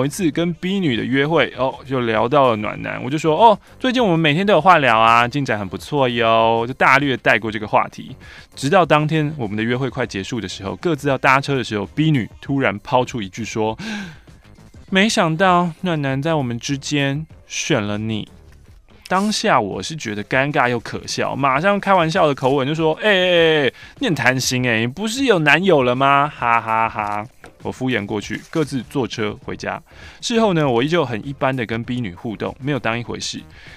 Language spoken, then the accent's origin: Chinese; Taipei, Taiwan; 因为我是土生土长的台北市人，在北港的这一年